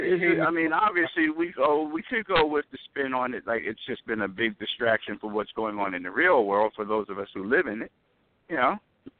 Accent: New Jersey, United States; Living close to the big city, you know, being born and raised in Jersey and spending many times, you know, many hours on trains, subways

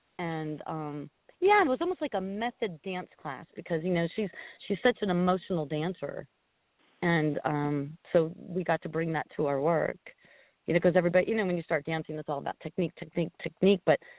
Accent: Salinas, California, United States; I grew up in Salinas, and I went to a Catholic school

